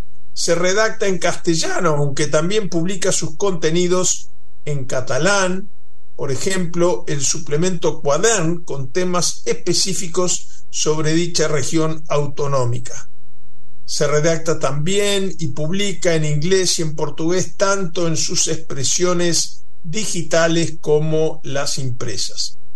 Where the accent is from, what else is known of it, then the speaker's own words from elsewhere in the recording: Uruguay; moved away; fui recibido por el presidente Carter como exiliado uruguayo